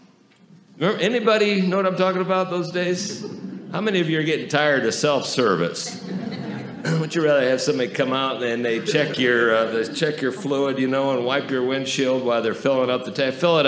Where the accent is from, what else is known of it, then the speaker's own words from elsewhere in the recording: Fort Wayne, Indiana, United States; When I grew up in Fort Wayne, there were four hospitals back then.